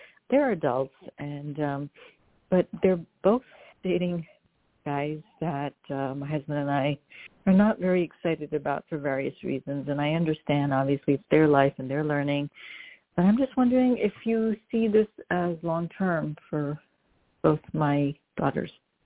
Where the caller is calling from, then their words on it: New York, United States; calling from New York.